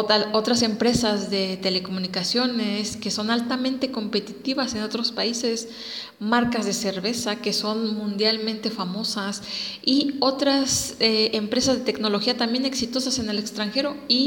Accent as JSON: {"language": "Spanish", "country": "Mexico", "said": "nos debe hacer sentir orgullosos como mexicanos"}